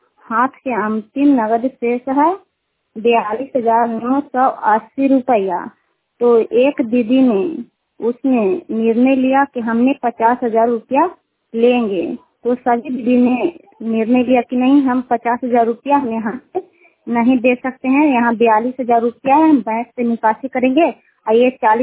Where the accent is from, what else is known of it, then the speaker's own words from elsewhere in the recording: Bihar, India; कुकहरिया के रहने वाले हैं, रुखाई पंचायत के हैं, चंडी प्रखंड नालंदा जिला के।